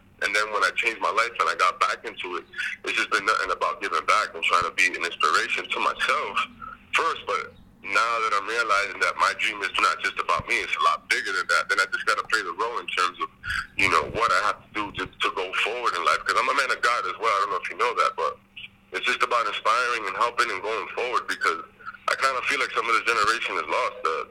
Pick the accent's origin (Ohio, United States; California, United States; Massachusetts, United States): Massachusetts, United States; You not only from my boxing gym from back home, because I'm from Massachusetts.